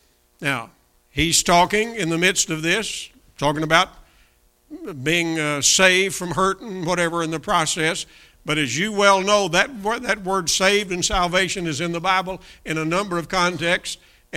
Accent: Kentucky, United States; Growing up down here in Kentucky, and obviously many of you grew up here in Indiana.

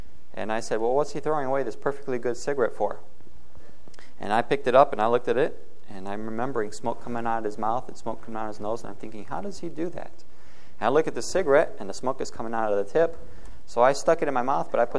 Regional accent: Brazil; Brazil is actually where I consider home. We spent 4 years there, and every fifth year we come home on furlough for about a year. And I have dual citizenship. I was born there, so I am a Brazilian.

